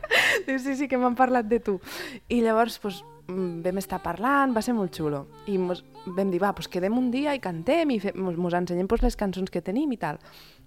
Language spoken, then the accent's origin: Catalan; Barcelona, Catalonia, Spain; born there; jo vinc d'aquí, encara que he nascut a Barcelona